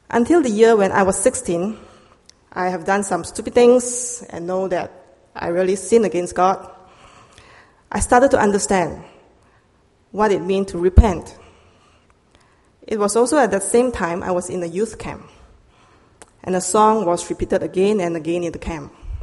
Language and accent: English; Malaysia; I'm from Malaysia. I'm Chinese, born in Malaysia. But I never feel that I belong to China, and I'm not Malay, I'm not obligated to become a Muslim